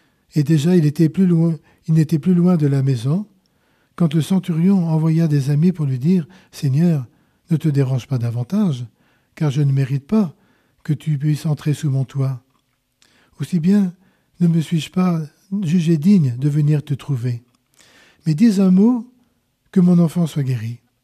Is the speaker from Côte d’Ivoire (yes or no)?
no; France; Eh bien, face à tout cela, chers amis, comment ça se passe, ces relations, chez nous, en France ?